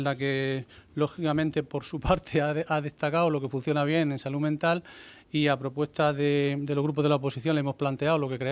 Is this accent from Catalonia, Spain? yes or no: no; Region of Murcia, Spain; como los murcianos y murcianas merecemos.